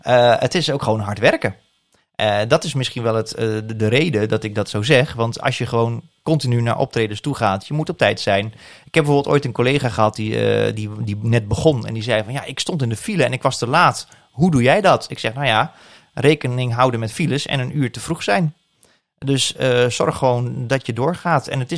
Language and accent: Dutch; Overijssel, Netherlands; ik heb in Rotterdam gestudeerd aan de Erasmus Universiteit. En als je daar een accent hebt, want ik kom uit Oosten. Dat was ook wat je in Almelo natuurlijk best wel kunt horen bij mensen.